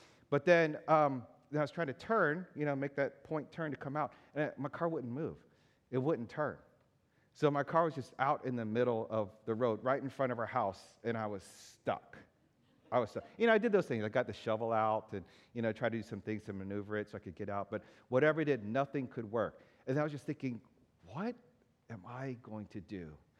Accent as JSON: {"language": "English", "region": "East Coast", "country": "United States", "said": "come on, I'm like from the East Coast. I know how to drive in the snow, okay?"}